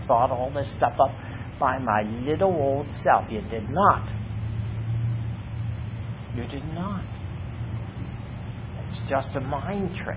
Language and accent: English; Duncannon, Pennsylvania, United States; I tell the story, my hometown, a small town called Duncannon, Pennsylvania. Population 2,000.